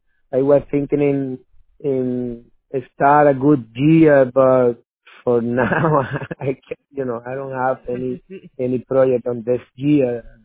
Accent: Puerto Rico; moved away; I come from Puerto Rico, and I did a big project in Puerto Rico. Yeah, I moved from Puerto Rico, you know, after

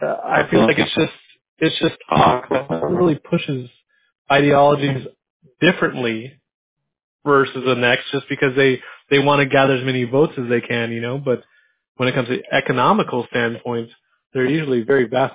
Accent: San Diego, California, United States; I grew up in San Diego. My dad's retired Navy

